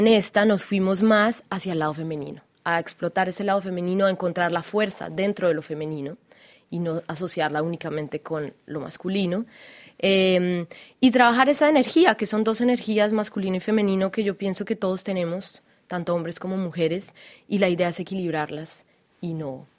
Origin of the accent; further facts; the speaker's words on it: Colombia; also born or lived in France; nací en Colombia, viví entre Francia y Colombia en mi infancia, estudié diseño de modas acá, pero siempre tuve claro que quería regresar.